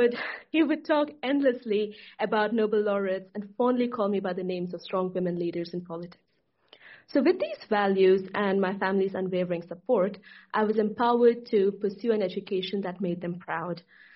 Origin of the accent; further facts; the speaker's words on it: Chikmagalur, Karnataka, India; So this is Chikmagalur, my hometown in India. It's India's largest producer of coffee. It is a very rural town